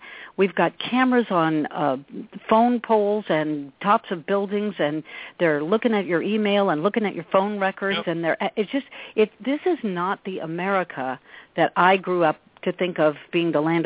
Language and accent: English; Albuquerque, New Mexico, United States; also born or lived in California; I'm from Albuquerque, New Mexico, originally. So I know Mexico, the border area.